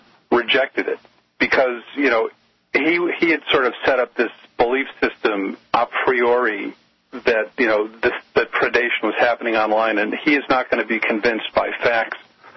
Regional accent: Connecticut, United States; Well, you know, I'm from Connecticut originally, and so I follow Connecticut politics.

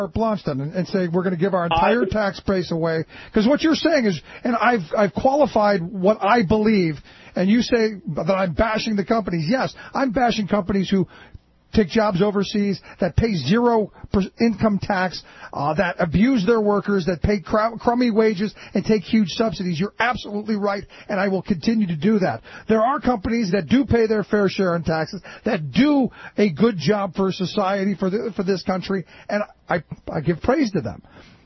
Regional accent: Cleveland, Ohio, United States; I go back to my time growing up in Cleveland

